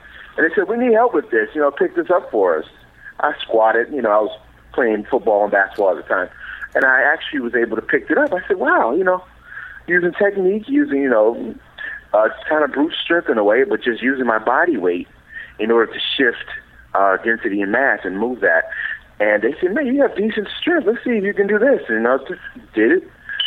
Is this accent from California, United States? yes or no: no; Chicago, Illinois, United States; I am from Chicago, calling right from the Windy City, and it's true to its name.